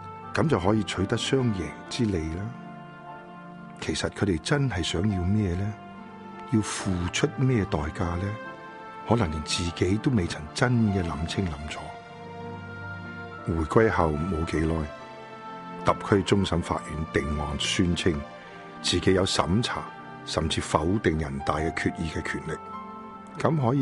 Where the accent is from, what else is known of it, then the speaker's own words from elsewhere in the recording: Hong Kong; 中国是我的根，香港是我的家。